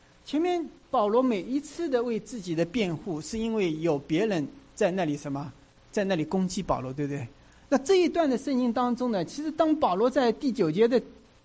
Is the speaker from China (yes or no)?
yes; China; now in United States; 我是从这个中国大陆过来的，或者说我信主是在中国大陆